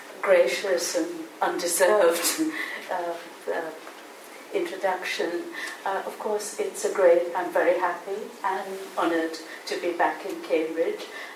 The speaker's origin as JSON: {"language": "English", "country": "India", "said": "you know, I'm Indian, and thousands of things crowd into my mind every time I want to speak."}